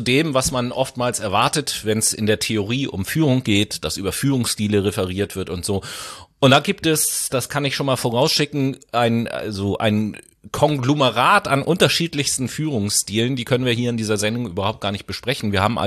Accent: Hamburg, Germany; ich komme ja aus Hamburg, ne?

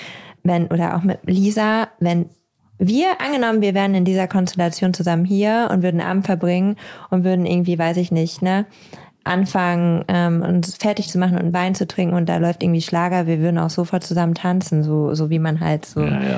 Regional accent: Lower Saxony, Germany; früher bei uns in Ostfriesland

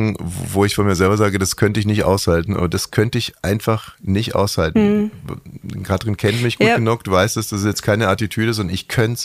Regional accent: Munich, Bavaria, Germany; Ich komme ja aus München

